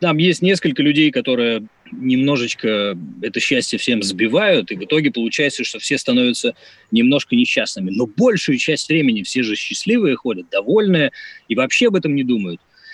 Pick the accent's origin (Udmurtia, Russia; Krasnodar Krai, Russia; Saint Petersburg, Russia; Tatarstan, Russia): Udmurtia, Russia; Izhevsk; now in Moscow, Russia; Из Ижевска. Но я приехал сколько лет? 18 назад.